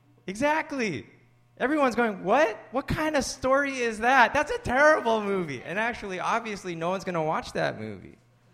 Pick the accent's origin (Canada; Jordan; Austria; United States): Canada; I mean, I'm Canadian, right?